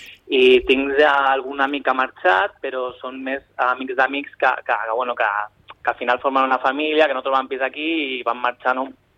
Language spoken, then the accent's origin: Catalan; Vilanova i la Geltrú, Catalonia, Spain; No, jo soc de Vilanova.